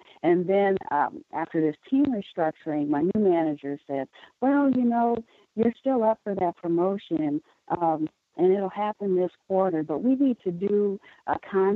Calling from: Milwaukee, Wisconsin, United States; I'm calling from Milwaukee.

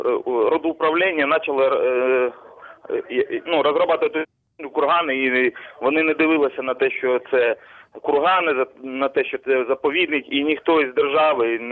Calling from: Donetsk Oblast, Ukraine; Добрий ранок, я з Донецької області.

